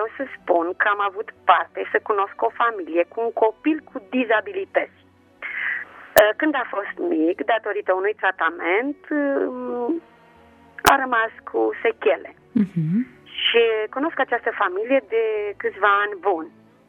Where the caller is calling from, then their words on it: Pitești, Argeș, Romania; din Pitești.